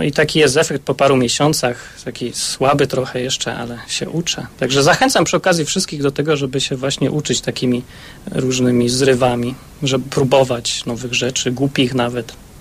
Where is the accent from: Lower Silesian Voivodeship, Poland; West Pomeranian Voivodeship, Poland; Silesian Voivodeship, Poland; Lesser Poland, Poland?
Lesser Poland, Poland; Kraków; now in Warsaw, Poland; jestem z Krakowa, ale teraz mieszkam w Warszawie